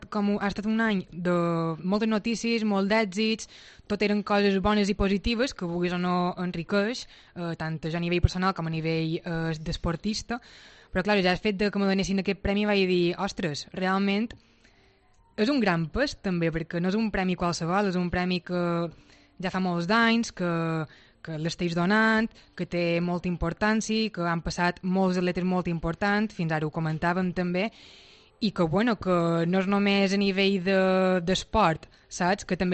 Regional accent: Muro, Balearic Islands, Spain; en el meu poble, a Muro

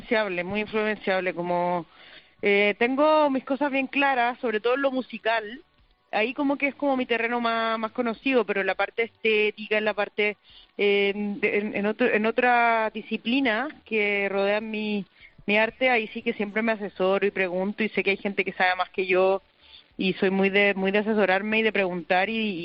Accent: Chile; si me crié con aguacate, en Chile le decimos palta

